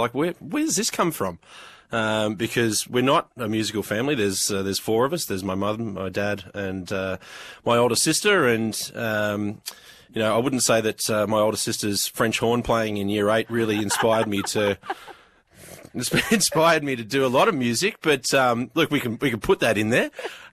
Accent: Geelong, Victoria, Australia; So, yeah, I was born and raised in Geelong.

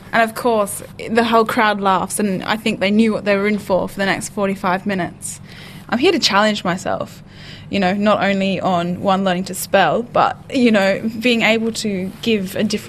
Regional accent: Brisbane, Queensland, Australia; I'm from Brisbane

